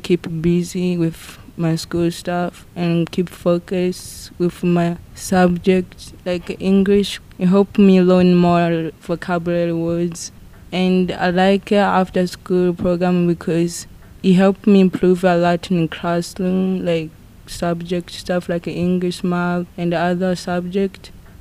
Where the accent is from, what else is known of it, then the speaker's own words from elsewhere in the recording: Tanzania; English is a second language; I'm from Tanzania.